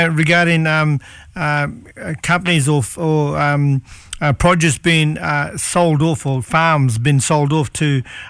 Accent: Australia; we're as Australian, we need to buy Australian produce to support the industry, support this country

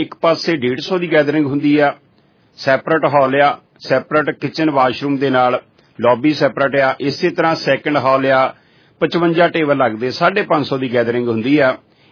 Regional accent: Jalandhar, Punjab, India; ਮੈਨੂੰ ਬਹੁਤ ਵਧੀਆ ਲੱਗਦਾ ਕਿਉਂਕਿ ਮੇਰਾ ਜ਼ਿਲ੍ਹਾ ਵੀ ਜਲੰਧਰ ਆ, ਬਿਲਕੁਲ ਪਿੰਡ ਵੀ ਲੱਗੇ ਆ

